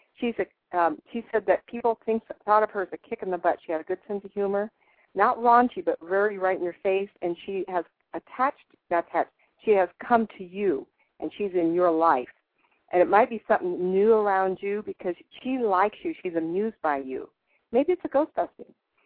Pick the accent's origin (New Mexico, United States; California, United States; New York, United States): California, United States; I'm from California and moved to the desert about 3 years ago.